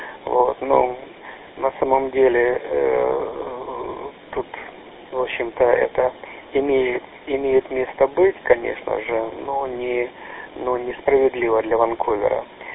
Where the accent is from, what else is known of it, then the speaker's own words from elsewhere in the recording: Kharkiv Oblast, Ukraine; now in Canada; Вот я сам родом и из Харьковской области, вот, и здесь, в Канаде, мы проживаем 20 лет. 20 лет проживаем в Канаде.